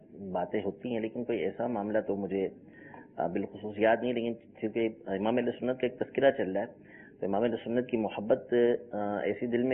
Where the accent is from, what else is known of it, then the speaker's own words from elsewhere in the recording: Hyderabad, Sindh, Pakistan; now in Karachi, Pakistan; یعنی چھوٹی عمر جو تھی وہ تو ظاہر حیدرآباد میں گزری. وہیں رہائش بھی پیدائش بھی سب حیدرآباد کی ہی ہے. تقریباً 20 سال کا عرصہ وہیں گزرا ہے میرا.